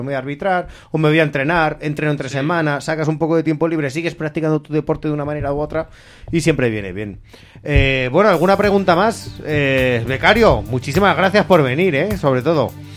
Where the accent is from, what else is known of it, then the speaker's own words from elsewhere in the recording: Spain; Somos españoles. Somos españoles, no nos equivoquemos.